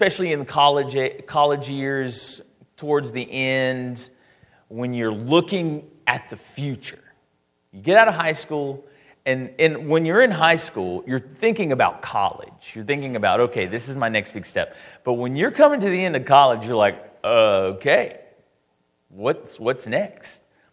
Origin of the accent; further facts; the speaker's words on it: Memphis, Tennessee, United States; also born or lived in Bermuda; now in Murfreesboro, United States; I am from Bermuda. I don't have a cool accent, though. I only lived there for a short time. I spent most of my life in Memphis, Tennessee. That's where I grew up. And my journeys brought me here to Murfreesboro, where I met my wife